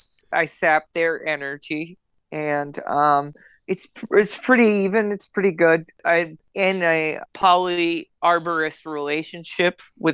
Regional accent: Baltimore, Maryland, United States; Oh, no, we're from Baltimore.

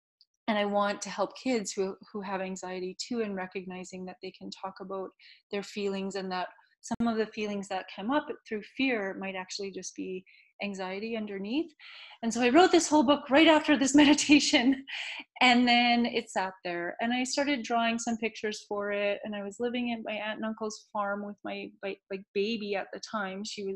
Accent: Okotoks, Alberta, Canada; I grew up in Okotoks.

